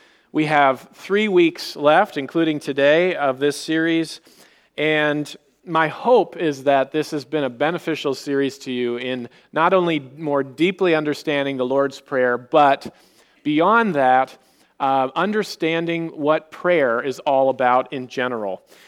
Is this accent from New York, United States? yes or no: no; Washington, United States; when I was growing up in the Northwest in Washington State, if I had a sugary, fizzy drink, I called it pop.